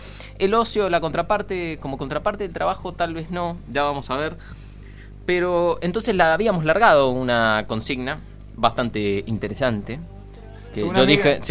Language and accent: Spanish; Argentina; para nosotros como argentinos